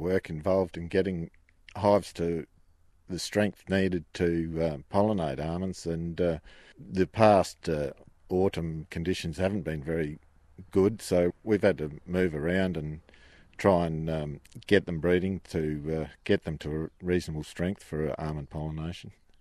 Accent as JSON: {"language": "English", "town": "Loxton", "region": "South Australia", "country": "Australia", "said": "from Loxton."}